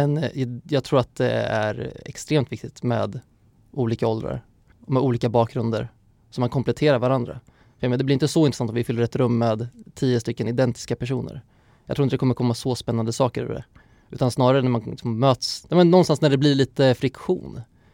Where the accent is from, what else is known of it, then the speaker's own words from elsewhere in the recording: Örebro, Örebro County, Sweden; Jag är ju örebroare så att det smyger också fram då och då.